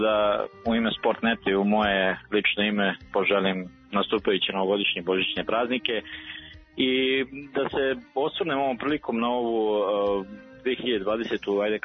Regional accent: Serbia; kod nas u Srbiji

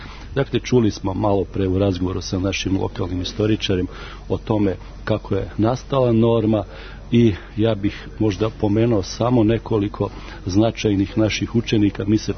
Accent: Novi Sad, Vojvodina, Serbia; Ja sam inače Novosađanin

